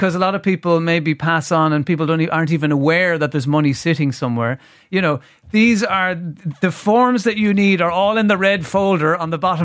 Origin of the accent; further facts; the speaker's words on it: Limerick, Munster, Ireland; now in Dublin, Ireland; I live in Dublin, but I'm from Limerick. we got to stay true to our roots.